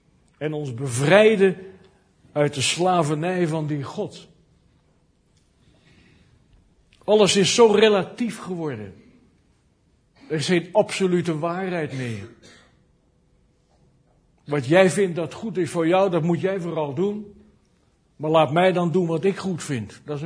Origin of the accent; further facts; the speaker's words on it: Kampen, Overijssel, Netherlands; ik kom uit Kampen. Nou, dat was vroeger het mekka van de protestanten